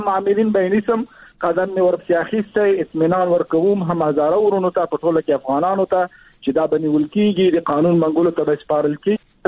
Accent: Bamyan, Afghanistan; زه شخصا د بامیان یم، بامیان کې مې تولد شوی ده، د هجرې مې ژوند کړی ده، کورنۍ مې هلته وه.

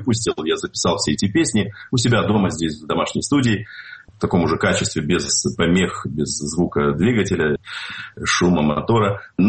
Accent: Donetsk, Donetsk Oblast, Ukraine; born there; Да, я родился в Донецке

